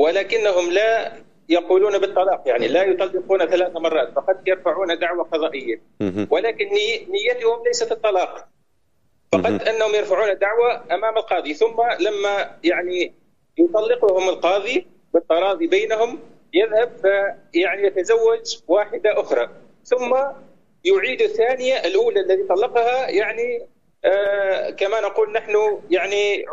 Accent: Tunisia; طيب أنا يعني من تونس

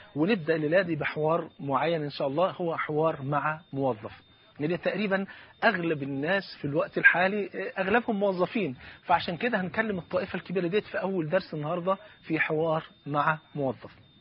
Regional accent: Egypt; حتى المثل طلع عندنا في مصر، ممكن المثل ده مشهور جدا

